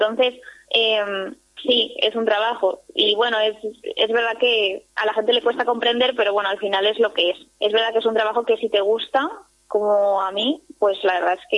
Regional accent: Zarautz, Basque Country, Spain; now in Sant Cugat del Vallès, Spain; me siento como si estuviese viviendo en mi pueblo, la verdad. Y es lo que te decía al principio, como que me recuerda mucho a Zarauz, excepto que no tiene mar

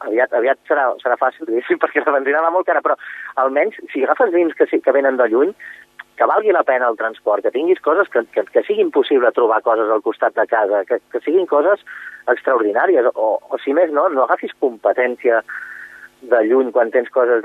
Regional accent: Vilafranca del Penedès, Catalonia, Spain; soc de Vilafranca, estem al mig del Penedès, és zona vinícola

